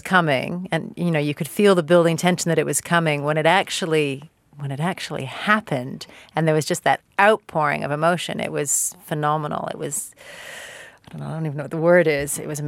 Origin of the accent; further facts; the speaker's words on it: Canada; sheer coincidence of being Canadian.